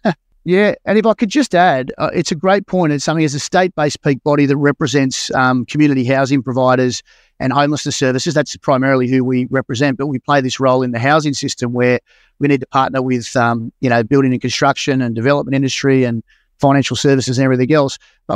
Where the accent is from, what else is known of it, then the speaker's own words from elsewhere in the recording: Tasmania, Australia; I'm from Tasmania originally